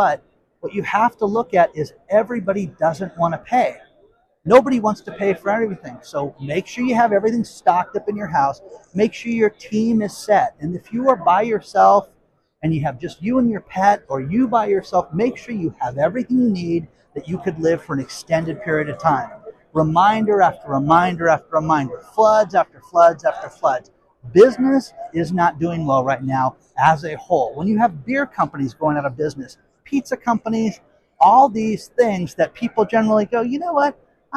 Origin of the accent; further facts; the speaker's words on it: California, United States; in my home state of California